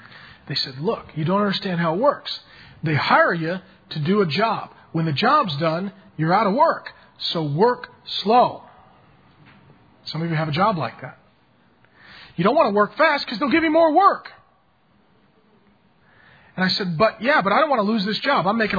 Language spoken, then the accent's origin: English; SeaTac, Washington, United States; I was 15. I wanted a job to make money. It came from a poor family. I grew up down in SeaTac by the strip club.